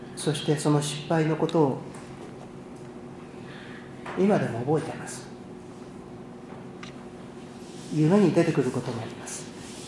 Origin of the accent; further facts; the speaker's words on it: Nagano, Japan; 私の田舎の長野県では巨人の試合しか中継しなかったんで